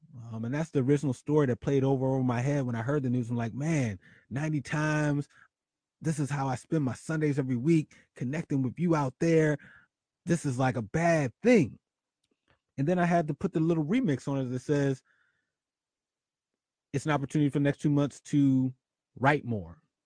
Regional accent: Philadelphia, Pennsylvania, United States; Daryl from my hometown, City of Brotherly Love

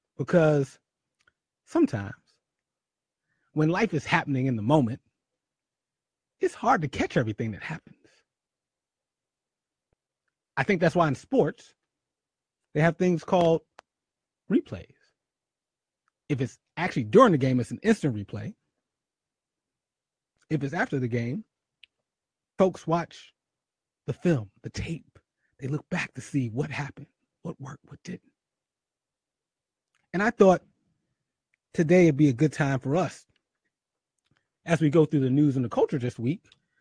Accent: Philadelphia, Pennsylvania, United States; now in New York, United States; And I live in Harlem too, but shout out to my hometown, the 215, the city of brotherly love

